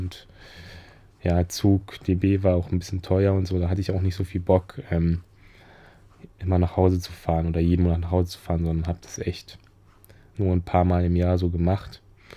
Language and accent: German; Hesse, Germany; now in Berlin, Germany; bin ich da nach Berlin, was ja ziemlich weit entfernt ist von meiner Heimatstadt in Hessen.